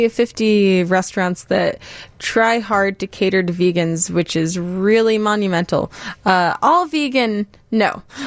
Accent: Huntington, Indiana, United States; now in Chicago, United States; And this is the closest city to my hometown in Huntington, Indiana. And it's nice to be close enough to drive up and see my parents every so often.

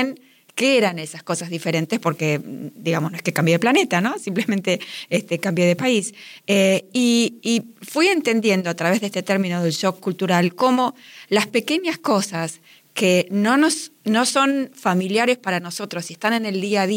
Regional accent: Buenos Aires, Argentina; also born or lived in Mexico; Yo vengo de Buenos Aires, viví en México también.

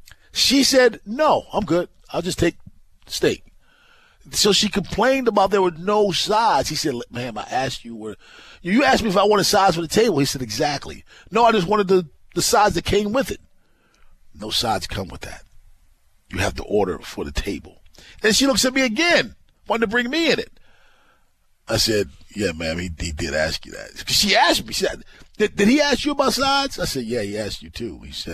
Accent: Baltimore, Maryland, United States; I said, man, I'm from Baltimore.

